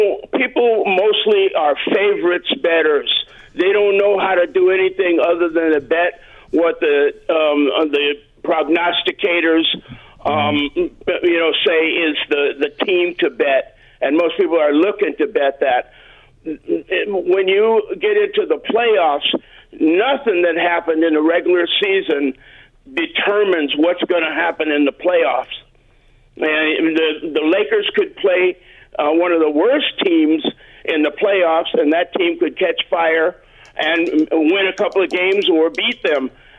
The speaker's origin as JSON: {"language": "English", "region": "Louisiana", "country": "United States", "also_born_or_lived": "Chicago, Illinois", "said": "I'm from Southern Louisiana. My mother used to see ghosts, and I was raised on voodoo tales."}